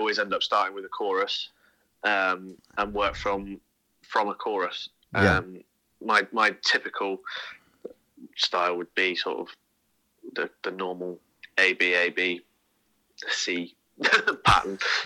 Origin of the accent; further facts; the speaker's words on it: Malmesbury, South West England, United Kingdom; also born or lived in Bath / Cornwall / Dartmoor; I was born in Bath and then raised up in Malmesbury. Left when I was 18. And headed down to Cornwall. I was down in Cornwall for 3 years. I lived up on Dartmoor for another two after that.